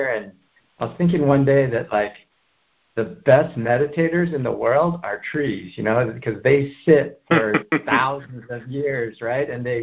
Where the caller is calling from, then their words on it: Cupertino, California, United States; I'm calling in from Cupertino, California